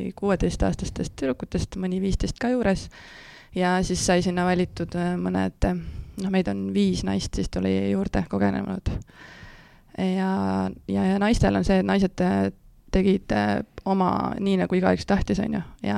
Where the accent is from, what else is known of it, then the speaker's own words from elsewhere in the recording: Põlva, Põlva County, Estonia; No ma olen Põlvast pärit, on ju.